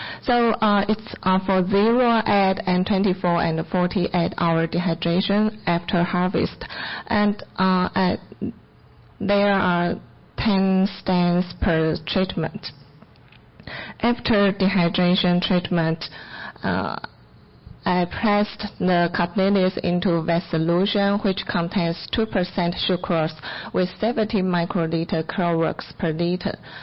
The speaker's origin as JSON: {"language": "English", "country": "Taiwan", "said": "I'm from Taiwan."}